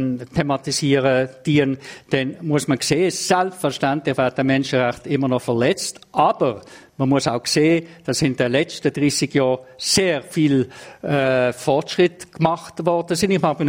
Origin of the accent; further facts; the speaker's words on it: Basel, Basel-Stadt, Switzerland; now in Beijing, China; ich habe in meinem ganzen Leben noch in keiner Stadt so lange gelebt wie hier in Peking, inklusive in meiner Heimatstadt Basel.